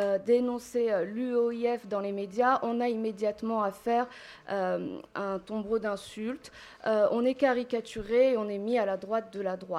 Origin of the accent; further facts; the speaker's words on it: Kabylie, Algeria; born there; je suis née en Algérie, je suis née dans ma chère Kabylie, c'est ces montagnes de Kabylie